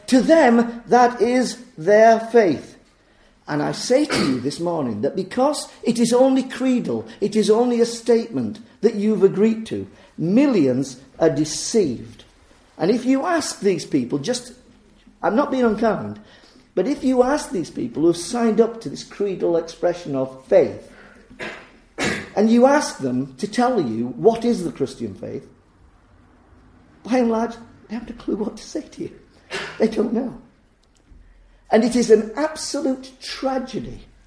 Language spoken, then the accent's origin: English; England, United Kingdom; I come from England. I was born in England, for goodness sake.